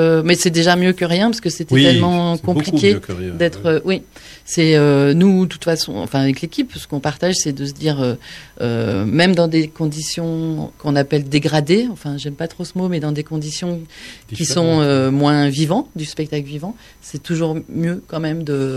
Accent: Bourgogne-Franche-Comté, France; also born or lived in Paris; je suis bourguignonne de Bourgogne du Sud.

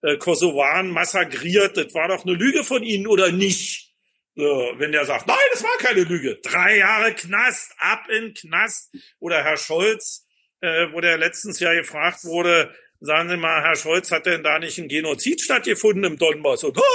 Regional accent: East Germany, Germany; Also dummerweise sage ich jetzt als Ostdeutscher

